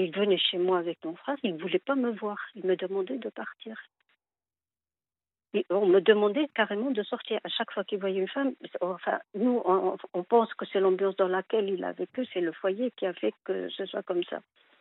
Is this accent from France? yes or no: no; Algeria; moved away; Je vais vous le dire, moi-même, j'ai quitté l'Algérie.